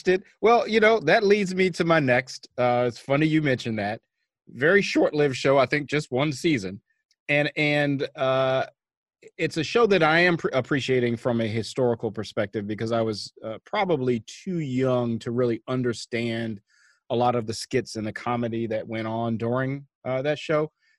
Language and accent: English; Baltimore, Maryland, United States; growing up in Baltimore, I think we had three channels.